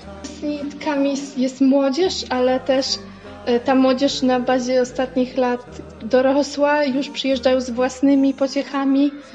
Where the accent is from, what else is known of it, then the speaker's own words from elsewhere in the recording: Lidzbark Warmiński, Warmian-Masurian Voivodeship, Poland; now in Olsztyn, Poland; pochodzę z Lidzbarka Warmińskiego. Moja rodzina ma wschodniopruskie korzenie. Teraz mieszkam w Olsztynie